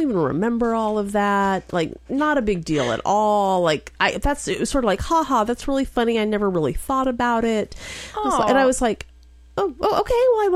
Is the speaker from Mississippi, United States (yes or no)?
no; Wichita Falls, Texas, United States; born there; I was born in Wichita Falls, and I only lived there for about 2 years, but I have family there still